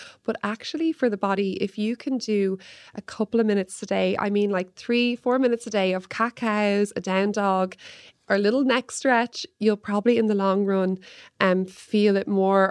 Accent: Wexford, County Wexford, Ireland; I'm from Wexford, I'm born and bred, I'm definitely a lot on the East Coast

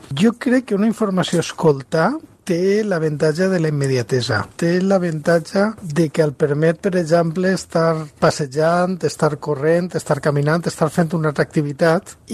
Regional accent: Valencian Community, Spain; accent: Valencian; parle jo en el meu accent, que quan parlo en castellà és molt fàcilment reconeixible que soc valencià

